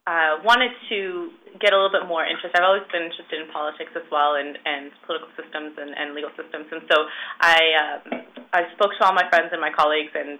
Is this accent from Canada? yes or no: yes; Toronto, Ontario, Canada; Well, I'm Ukrainian by background, so I grew up in Toronto, speaking Ukrainian, being part of the Ukrainian community, as any good Ukrainian here in Toronto, I'm sure you know, is.